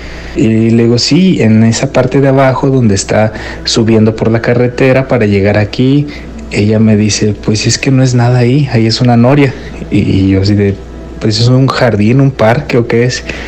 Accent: León, Guanajuato, Mexico; Yo estudié en la Universidad de Guanajuato, soy originario de León.

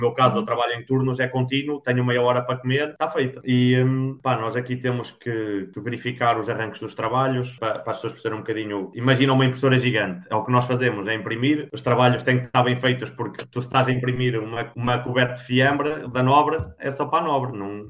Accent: Norte, Portugal; eu sou transmontano

